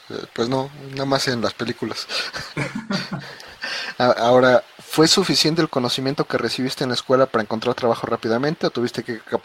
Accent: Mexico; No sé si solo México sea así o todo el mundo, pero bueno, quiero pensar que nada más somos los mexicanos.

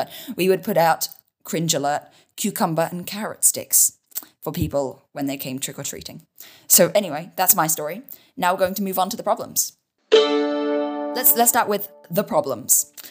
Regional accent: Australia; So as I'm sure you guys know, I'm from Australia.

